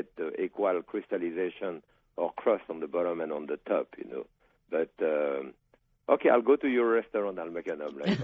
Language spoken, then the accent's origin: English; Connecticut, United States; accent: Yankee; I live in Connecticut, so you can recognize my Yankee draw.